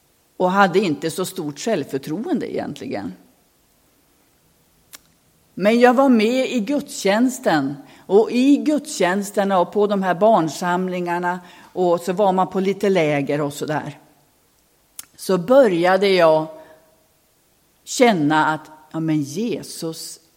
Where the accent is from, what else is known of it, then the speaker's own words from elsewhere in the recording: Robertsfors, Västerbotten County, Sweden; Och jag växte upp i Robertsfors, i den här familjen. Och vi bodde i ett hus dit de hade flyttat in december 59 och så föddes jag då februari 60.